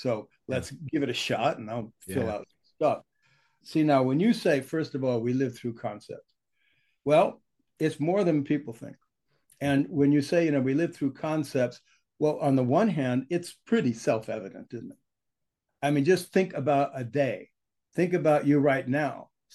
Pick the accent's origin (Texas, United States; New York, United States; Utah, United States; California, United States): California, United States; I grew up in San Francisco Bay Area back in the 60s, the 70s, the 80s, that kind of thing.